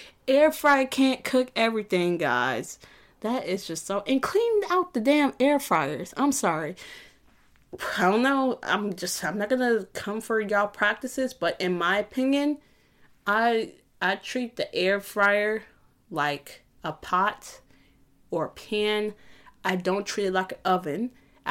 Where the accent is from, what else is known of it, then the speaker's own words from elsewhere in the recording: Midwest, United States; also born or lived in Illinois; I'm a Midwesterner at heart. Indiana, Illinois is my heart.